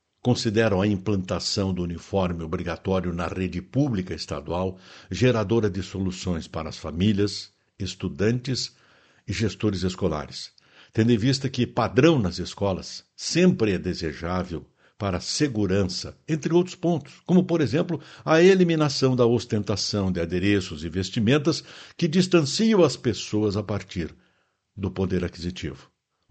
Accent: Muitos Capões, Rio Grande do Sul, Brazil; also born or lived in Vacaria; lembrei dos meus tempos de estudante do grupo escolar Dom Frei Vital de Oliveira e Muitos Capões, minha terra natal, onde utilizávamos o tal de guarda-pó.

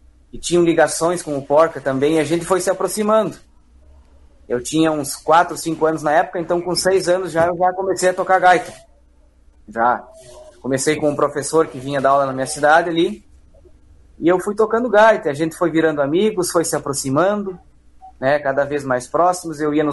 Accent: Vista Alegre do Prata, Rio Grande do Sul, Brazil; Eu sou natural de Vista Alegre do Prata, não muito longe de Lagoa Vermelha.

